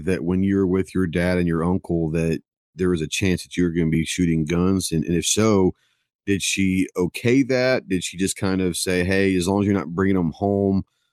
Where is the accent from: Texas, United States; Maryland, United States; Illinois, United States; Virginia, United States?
Texas, United States; Dallas; I grew up in Dallas and I grew up in the suburbs.